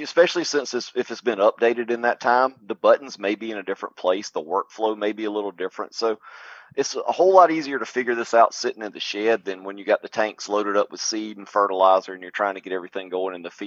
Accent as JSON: {"language": "English", "region": "South Carolina", "country": "United States", "tie": "born or raised there", "said": "So I live down here in South Carolina, grew up farming."}